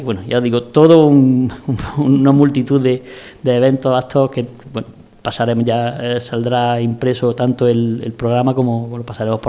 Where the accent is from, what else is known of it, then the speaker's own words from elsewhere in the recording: Andalusia, Spain; creo que somos los andaluces, especialmente, somos especialmente generosos